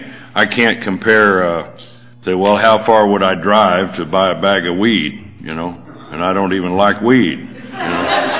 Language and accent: English; Texas, United States; I grew up in Texas, and I grew up in an area where the Baptists bought all the liquor licenses, so it was dry, county option.